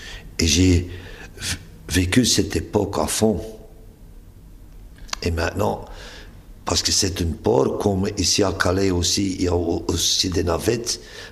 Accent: Ostend, Flanders, Belgium; born there; je suis né à Ostende, c'était un port, et j'ai rencontré des gens dont j'ai appris des langues à cause à Ostende.

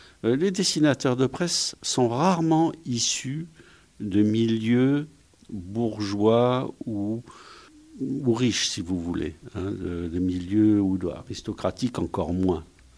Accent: Tunis, Tunis Governorate, Tunisia; born there; Je suis né à Tunis et j'allais dans la bibliothèque qui était dans la Médina

